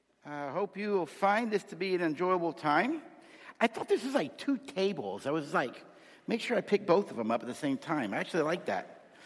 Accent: Miami, Florida, United States; born there; I was born in 1961 in Miami to Richard and Barbara.

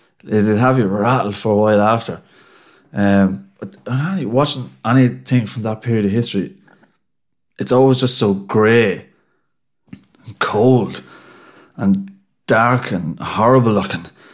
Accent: Ireland; I'm grateful that I grew up in Ireland in the 21st century where, like, clean, running water, food, bit of shelter.

